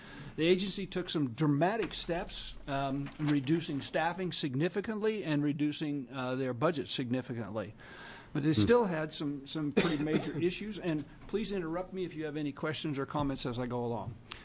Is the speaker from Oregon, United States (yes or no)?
yes; Heppner, Oregon, United States; now in Sisters, United States; I'm living in Sisters right now, going back and forth. I actually grew up in Heppner. I was born in Heppner, so I know.